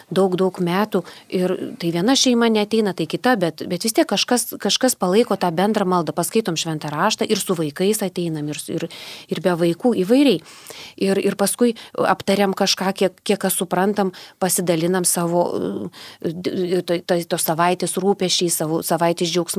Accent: Kretinga, Klaipėda County, Lithuania; also born or lived in Šiauliai; now in Palanga, Lithuania; Aš tai irgi laikau save žemaitę, nors aš gimusi ne Kretingoj, Šiauliuose gimusi, bet tėveliai atvežė mane į Kretingą mažą. Aš čia užaugusi, mano čia šaknis

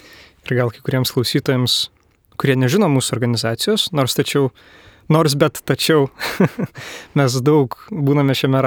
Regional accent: Kaunas, Kaunas County, Lithuania; Aš esu iš Kauno.

